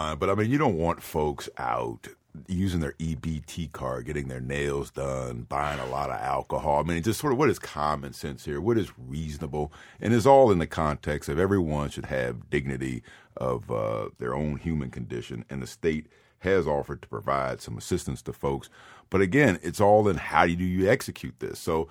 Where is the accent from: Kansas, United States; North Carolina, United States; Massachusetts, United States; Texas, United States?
Massachusetts, United States; Boston; I think we should just boo him just because we're from Boston.